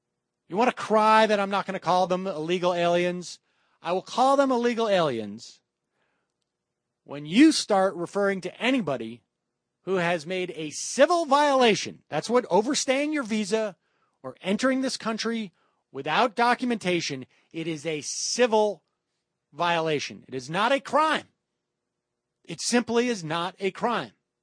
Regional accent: Worcester, Massachusetts, United States; My hometown getting active.

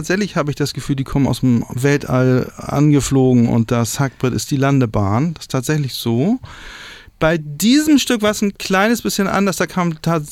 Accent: Berlin, Germany; Ich bin ja Berliner

